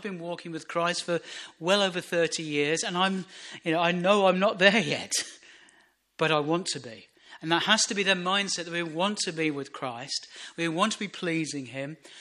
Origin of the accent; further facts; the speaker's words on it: United Kingdom; But I'm a British citizen. I've got a passport, and it says I'm a British citizen.